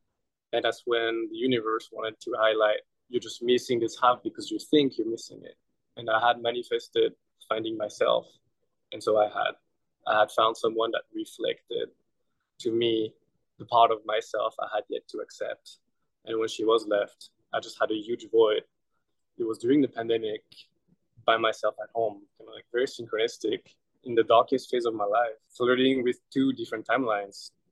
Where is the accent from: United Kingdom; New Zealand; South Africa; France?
France; moved away as an adult; now in United States; I'm from France. So when I came to America, there was this huge shedding of my physical life. I shed my country, my family, my friends.